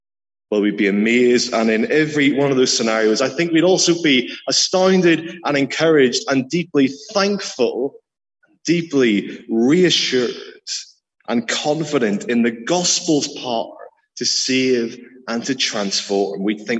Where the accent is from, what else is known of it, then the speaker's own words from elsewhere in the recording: St Andrews, Scotland, United Kingdom; Usually if I tell people I'm from St. Andrews, the first question they ask me is, do you play golf?